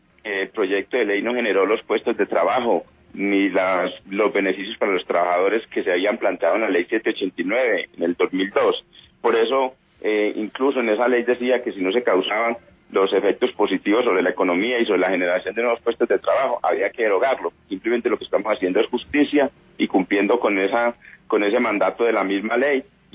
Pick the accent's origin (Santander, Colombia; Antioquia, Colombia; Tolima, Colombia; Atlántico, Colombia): Antioquia, Colombia; Medellín; yo soy de Medellín y me toca financiar un apartamento en Medellín para vivir con mi familia y otro en Bogotá para cuando yo esté acá.